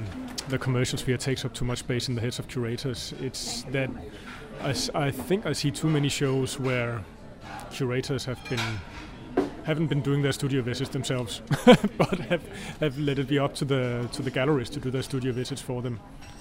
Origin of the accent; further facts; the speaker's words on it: Denmark; the 80s when I was growing up in Denmark and listening to music